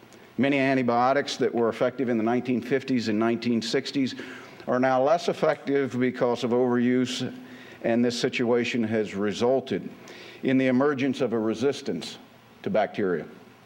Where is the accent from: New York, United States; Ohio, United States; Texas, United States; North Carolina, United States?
North Carolina, United States; Companies like AlphaVax, Hemocellular, EMD in my home state of North Carolina hold promising new therapies